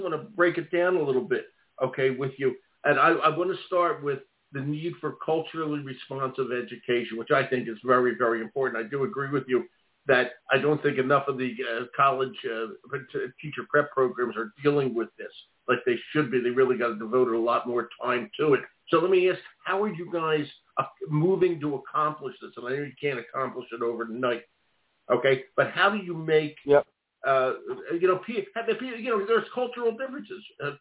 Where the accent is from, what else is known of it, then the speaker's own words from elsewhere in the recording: Philadelphia, Pennsylvania, United States; Yeah, I'm from Philadelphia. It reminded me of everything. I grew up in Philly